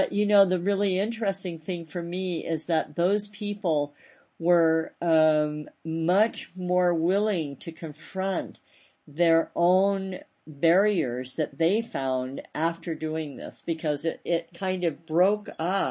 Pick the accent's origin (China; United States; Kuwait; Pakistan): United States; my lesson about history as an American, so I just own my own ignorance about being in a culture that's fairly new on the planet.